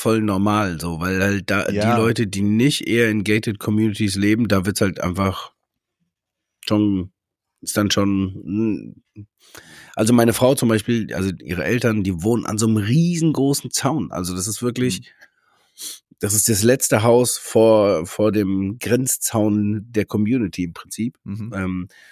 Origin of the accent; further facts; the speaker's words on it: Hanau, Hesse, Germany; Ich bin ja nochmal anders groß geworden. Heißt, ich war früher in Hanau, also ich komme ja aus der Nähe von Hanau, ne?